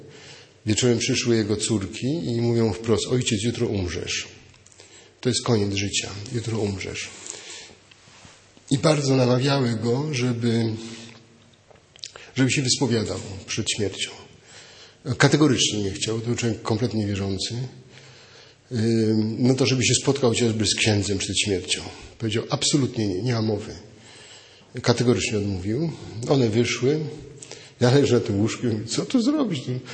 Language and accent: Polish; Greater Poland Voivodeship, Poland; Ja jestem prostym chłopakiem z Wielkopolski